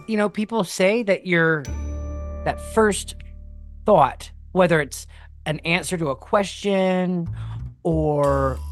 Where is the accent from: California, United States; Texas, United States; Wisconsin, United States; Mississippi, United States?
Mississippi, United States; now in New Orleans, United States; I'm from South Mississippi.